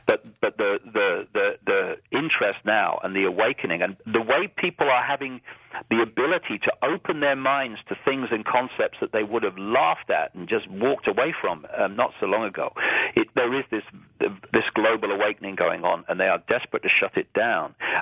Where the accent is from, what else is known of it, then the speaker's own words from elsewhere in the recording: United Kingdom; born there; Britain, and I had to be born on some piece of land or I would have drowned. But I don't identify with being British.